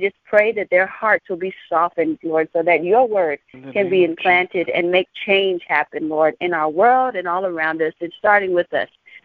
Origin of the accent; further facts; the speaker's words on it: San Antonio, Texas, United States; I'm from San Antonio, Texas